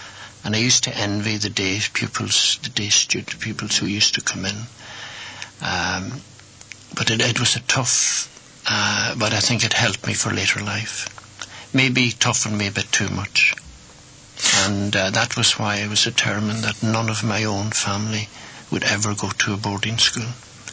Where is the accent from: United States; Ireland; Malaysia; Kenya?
Ireland; Gweedore, Ulster; We grew up with it in Gwydor.